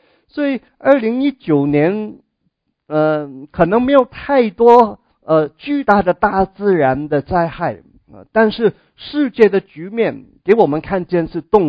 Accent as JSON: {"language": "Chinese", "country": "Hong Kong", "said": "比方说我们我来自香港最近这半年香港那个事情"}